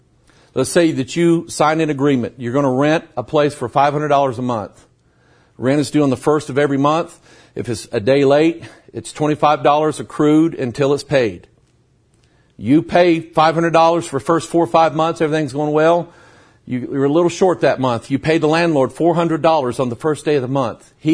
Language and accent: English; Pine Bluff, Arkansas, United States; born there; I didn't realize that if I just go to Arkansas, I'm automatically smart. I kid you, I was born in Pine Bluff.